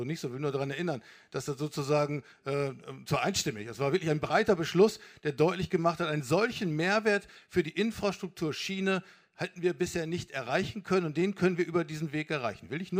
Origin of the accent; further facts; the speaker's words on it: Lower Saxony, Germany; Ehrlicherweise als Niedersachse auch